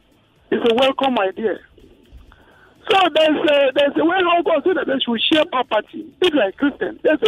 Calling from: Lekki, Lagos, Nigeria; I'm calling from Lekki.

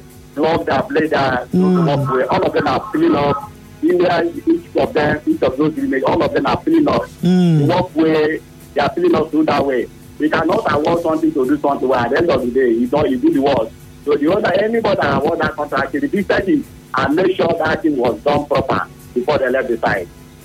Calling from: Port Harcourt, Rivers, Nigeria

